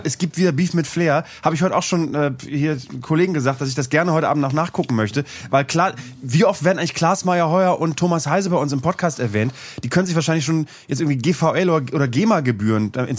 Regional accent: Bremen, Germany; als Bremer

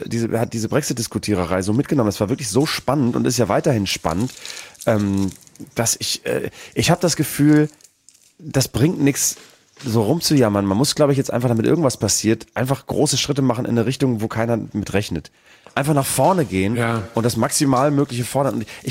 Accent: Germany; Und ich weiß ja, als Deutscher ist man ja immer so berufen, solche Sachen irgendwie in die Hand zu nehmen, aber wir sind ja ein Land, was auch entstanden ist aus so ganz kleinen Fürstentümern

